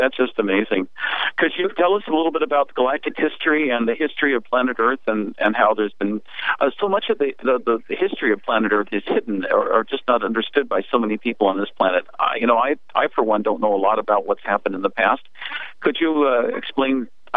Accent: United States; Of course, I grew up here in the United States.

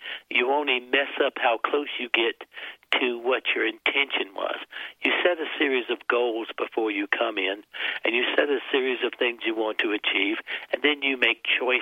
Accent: South Carolina, United States; I grew up in the South basically as a jerk.

